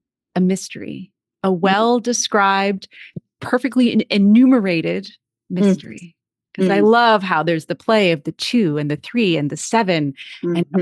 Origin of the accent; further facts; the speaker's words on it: Cape Cod, Massachusetts, United States; I'm a daughter of the ocean. You know, I grew up in Cape Cod, Massachusetts. I am a daughter of the sea in so many ways